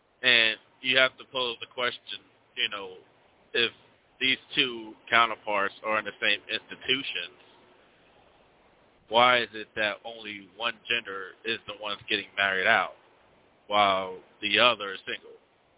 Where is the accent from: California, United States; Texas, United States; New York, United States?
New York, United States; New York City; and I'm originally from New York City.